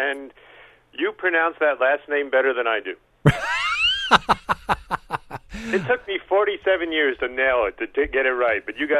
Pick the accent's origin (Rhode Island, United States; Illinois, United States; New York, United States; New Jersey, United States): New York, United States; And I grew up on Long Island, hence why I sound like this.